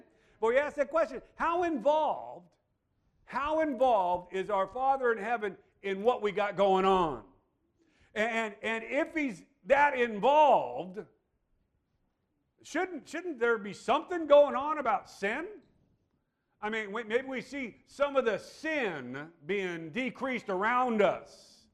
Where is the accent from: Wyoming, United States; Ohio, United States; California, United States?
California, United States; We grew up in Imperial Valley.